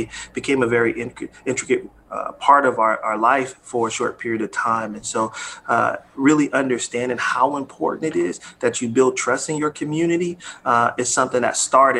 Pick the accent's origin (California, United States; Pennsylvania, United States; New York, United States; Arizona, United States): California, United States; Oakland; You know, as a young man growing up in Oakland, a lot of young men experienced trauma at a very young age.